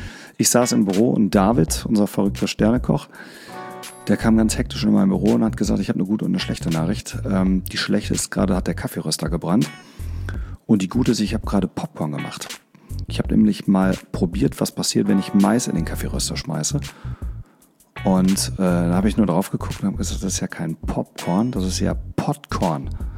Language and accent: German; Bottrop, North Rhine-Westphalia, Germany; Ich bin aus dem charmanten Ruhrgebiet, aus Bottrop, ganz genau, also mittendrin. Warner Park ist quasi mein Nachbar, da brauche ich nur 5 Minuten zu Fuß hin.